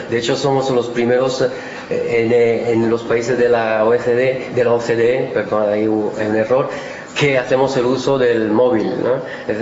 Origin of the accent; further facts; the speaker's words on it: Cosenza, Calabria, Italy; Spanish is a second language; now in Spain; yo soy de esta región, una región que es el correspondiente a una comunidad autónoma en España, y vengo de Cosenza, que es la ciudad ahí. Es la punta de la bota